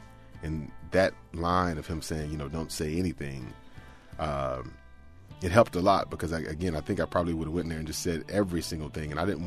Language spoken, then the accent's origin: English; Houston, Texas, United States; I grew up outside of Houston. So I grew up sort of in the area, you know, it was working class suburbs down in Houston.